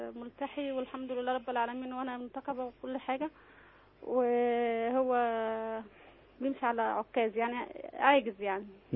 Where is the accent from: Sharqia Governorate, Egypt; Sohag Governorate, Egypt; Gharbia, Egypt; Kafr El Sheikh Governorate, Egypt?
Kafr El Sheikh Governorate, Egypt; Kafr El Sheikh; now in Cairo, Egypt; وأنا أصلا يعني أنا أصلا من كفر الشيخ مش من هنا من القاهرة